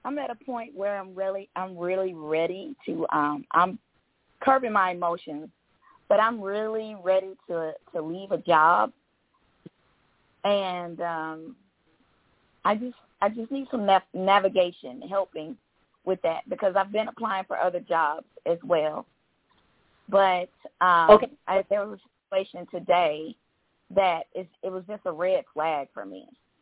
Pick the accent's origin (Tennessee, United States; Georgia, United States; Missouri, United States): Georgia, United States; from Georgia.